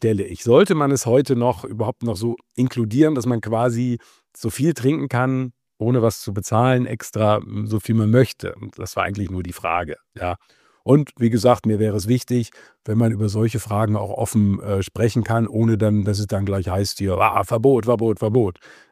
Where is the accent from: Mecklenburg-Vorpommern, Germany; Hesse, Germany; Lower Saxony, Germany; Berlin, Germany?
Lower Saxony, Germany; Wolfenbüttel; now in Hamburg, Germany; jetzt in Gütersloh muss ich da wahrscheinlich nicht kommen oder in Wolfenbüttel in meiner Heimat oder in Salzwedel oder sonst wo, ja. Aber hier in Hamburg